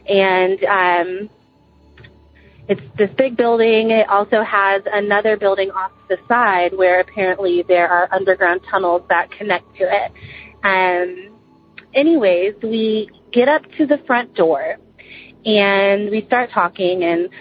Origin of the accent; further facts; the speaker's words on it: Dallas, Texas, United States; I'm from Dallas, Texas.